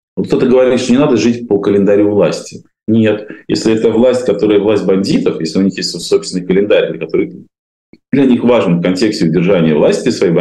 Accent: Saint Petersburg, Russia; А мы с тобой из Петербурга.

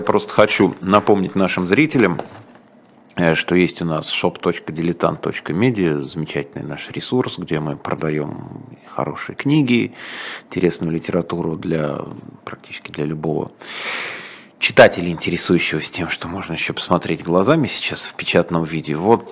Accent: Moscow, Russia; как москвич, собственно

